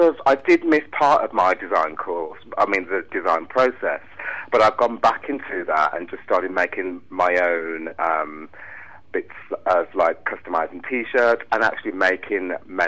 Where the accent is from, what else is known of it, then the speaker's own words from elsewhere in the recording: Birmingham, West Midlands, United Kingdom; Originally from Birmingham.